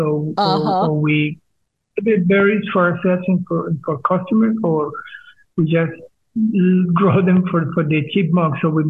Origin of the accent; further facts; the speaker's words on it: Colombia; English is a second language; I am from Colombia, so of course I need my tropical